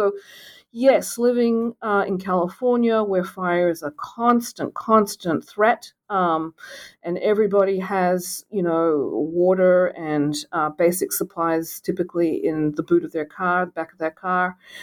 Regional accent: Australia; moved away as an adult; now in United States; I grew up in Australia. I've been in the United States for about 30 years.

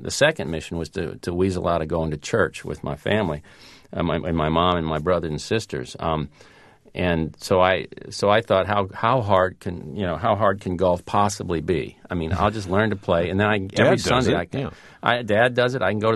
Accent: Florida, United States; when I was a kid and we played, of course, and playing in, growing up in South Florida, there was an age.

